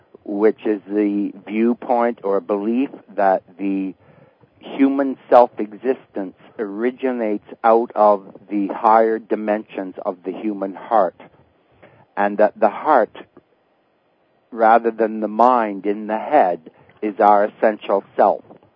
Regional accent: Ottawa, Ontario, Canada; I come from Ottawa, Canada area

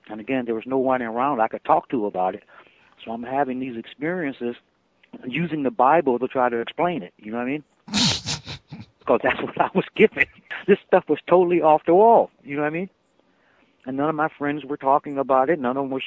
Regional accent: Akron, Ohio, United States; born there; I was born in Akron, and from my earliest memory, my parents.

